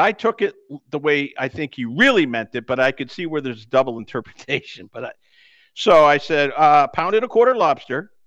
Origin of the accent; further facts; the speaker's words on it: New England, United States; I got what we used to get back at this other restaurant we grew up with in New England